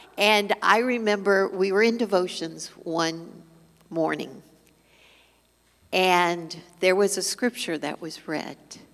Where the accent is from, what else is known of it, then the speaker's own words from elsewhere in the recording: Midwest, United States; also born or lived in Japan; That was one thing I didn't want because my mother's Japanese. And I was born in Japan. And I lived in the Midwest, so guess what? Who was made fun of? You know, the kid that looked different.